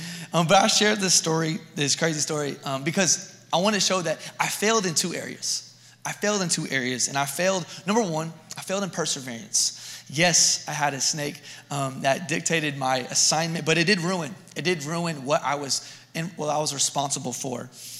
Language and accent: English; Texas, United States; And just to remind you, I'm from Texas. So if it's 60 degrees, it's like we've got two jackets on. It's really cold. Our summers, no kidding, can reach 110, 120.